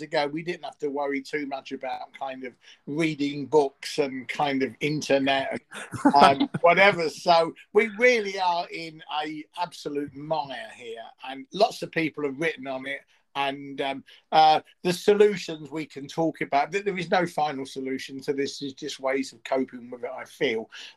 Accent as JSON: {"language": "English", "town": "East London", "region": "London", "country": "United Kingdom", "said": "okay, remember I'm from East London"}